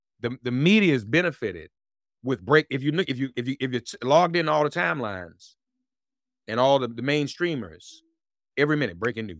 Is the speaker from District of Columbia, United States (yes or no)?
yes; Washington, District of Columbia, United States; I was born in Washington, D.C., spent half my life there.